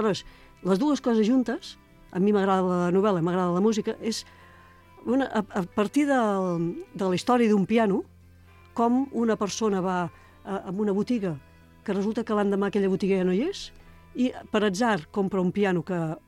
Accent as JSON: {"language": "Catalan", "town": "Barcelona", "region": "Catalonia", "country": "Spain", "said": "jo soc de Gràcia i ho conec"}